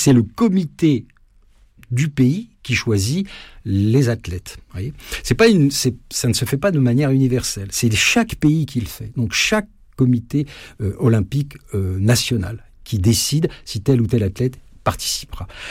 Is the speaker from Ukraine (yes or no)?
yes; Ukraine; vienne chez nous en Ukraine, qu'il voit ce que signifie la neutralité du point de vue du CIO. Qu'il vienne voir nos villages, nos villes bombardées